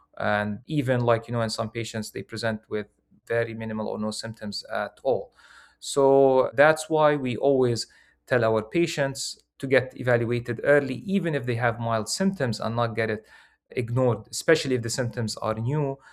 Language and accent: English; Jordan; English is a second language; moved away as an adult; now in United States; So I'm originally from Jordan. I did my medical school back there.